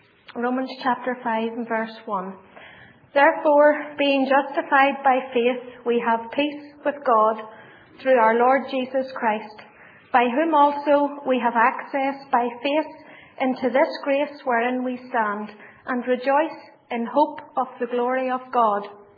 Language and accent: English; Donaghmore, Northern Ireland, United Kingdom; born there; was born in a wee place called Donaghmore.